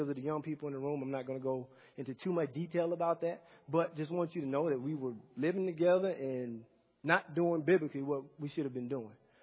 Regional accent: the South, United States; me growing up in the South, I go to the church, and it's a multi-ethnic church.

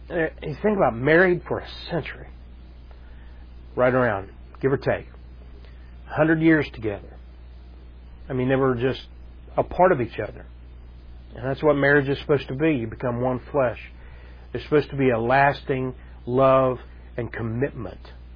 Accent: Ohio, United States; also born or lived in Columbus; But I came up from Southern Ohio, moved up to Columbus one day

